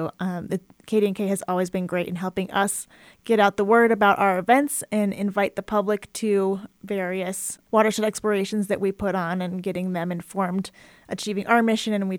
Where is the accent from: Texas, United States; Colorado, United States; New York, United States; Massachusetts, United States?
Colorado, United States; I grew up in Colorado. My mom is actually fifth generation native to Colorado, so I think there's definitely some pride in being from Colorado and the West.